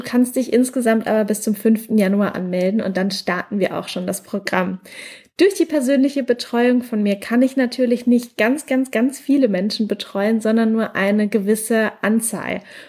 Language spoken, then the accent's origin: German; Mannheim, Baden-Württemberg, Germany; Gerade bin ich noch in meiner Heimatstadt in Mannheim